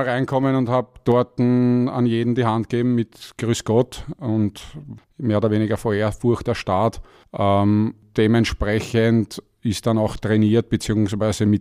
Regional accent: Vienna, Austria; Aufgewachsen im dritten Wiener Gemeindebezirk. Bin auch in der Rudolf-Stiftung zur Welt gekommen. Das heißt, komplett dritter Bezirk bis zu meinem 17., 18. Lebensjahr.

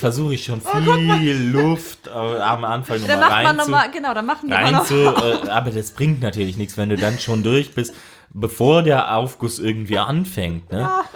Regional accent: Eifel, Germany; ich bin ja auch aus der Eifel und die Dörfer sind klein

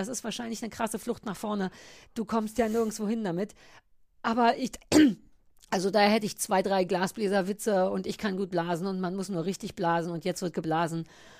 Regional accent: East Germany, Germany

